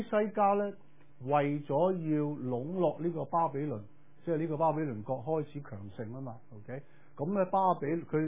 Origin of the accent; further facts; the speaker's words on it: China; 即係我哋中國人都有講嘛，財不可露眼啊